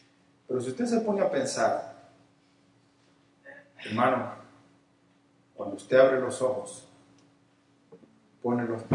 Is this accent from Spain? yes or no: no; El Salvador; allá en mi país, si usted lleva el carro allá con un motor así, le dice, aquí se lo revirtió. Aquí no se lo revirtió. ¿Cómo lo revirtiamos? Porque ya estamos hablando los dos, Spanglish, estamos hablando allá en El Salvador.